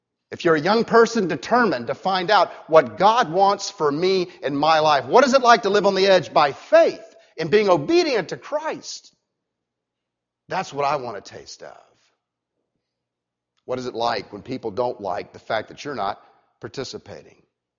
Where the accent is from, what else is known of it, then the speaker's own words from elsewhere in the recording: Orlando, Florida, United States; When I was growing up in Orlando, I remember my friends daring me to throw tangerines at passing cars, you know, in the orange groves that used to dot Central Florida.